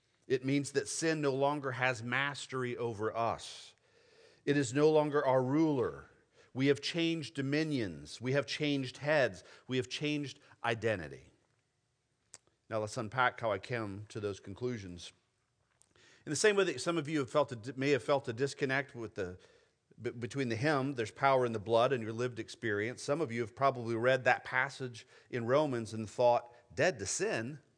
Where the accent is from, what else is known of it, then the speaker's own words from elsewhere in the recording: Saint Paul, Minnesota, United States; born there; My dad was a student at Bethel College, and I was born in St. Paul. So I was born in Minnesota.